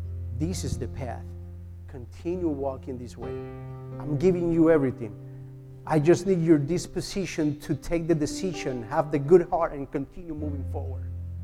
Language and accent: English; Puerto Rico; English is a second language; moved away; when I was moving from Puerto Rico to here, it's tough. It's transition, so it's changes. So 10 years ago, we have to move over here. It's a new culture, new environment, language. I still struggling, you know that.